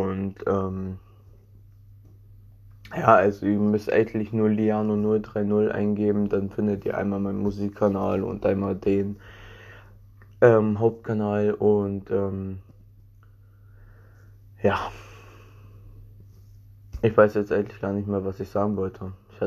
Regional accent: Berlin, Germany; Und er ist Berliner, ich bin Berliner und 030 ist ja so die Vorwahl von Berlin.

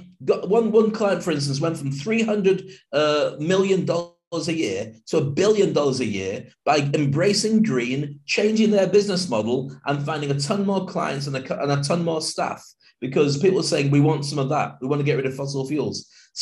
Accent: United Kingdom; now in Dubai, United Arab Emirates; So it was only when I left the UK to go to Dubai

